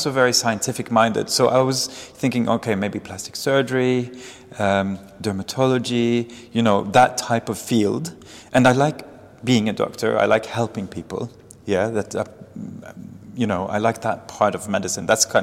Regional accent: Norway; also born or lived in Dubai, United Arab Emirates; I studied in Oslo. But I grew up partly in Dubai and partly, I'm half Norwegian and half Lebanese, and I grew up in Dubai and in Norway. And I studied medicine in Oslo.

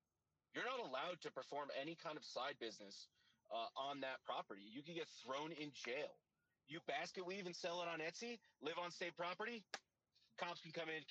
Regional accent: Seaside, New Jersey, United States; my hometown of Seaside, Tom's River area, New Jersey, was destroyed by the Jersey Shore.

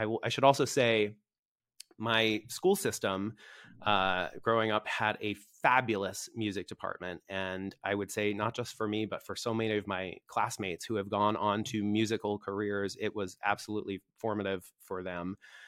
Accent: New York, United States; I'm from New York, so it's obligatory. I went to my first … concert at age 6

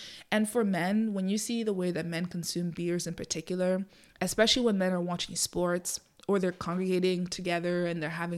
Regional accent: Ireland; I grew up in Ireland, as I might have mentioned in other episodes.

